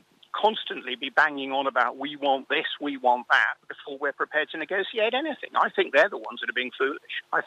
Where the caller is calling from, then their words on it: Marbella, Andalusia, Spain; Good morning. … I'm calling you from Marbella.